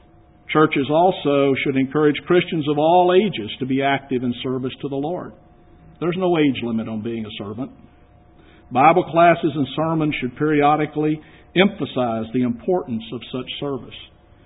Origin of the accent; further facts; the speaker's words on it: Austin, Texas, United States; born or raised there; now in Chicago, United States